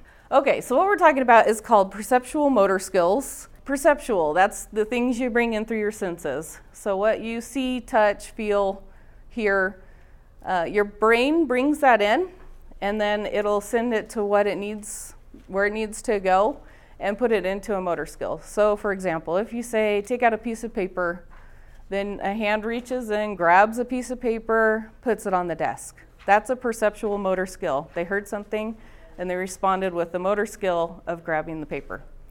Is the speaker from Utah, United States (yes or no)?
yes; Morgan, Utah, United States; I'm from Morgan, Utah.